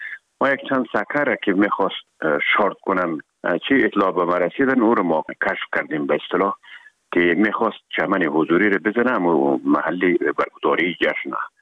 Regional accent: Herat, Afghanistan; now in Kabul, Afghanistan; خوزمان از هرات که آمدیم به اکادمی نظامی

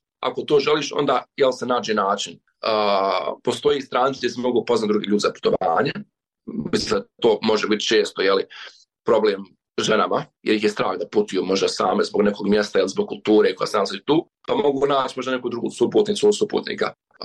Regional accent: Bosnia & Herzegovina; ja sam iz Bosne i Hercegovine

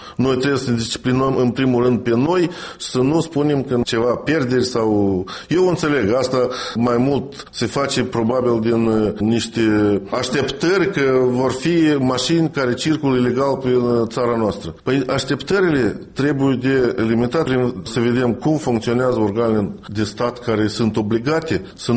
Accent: Moldova; noi, ca moldoveni

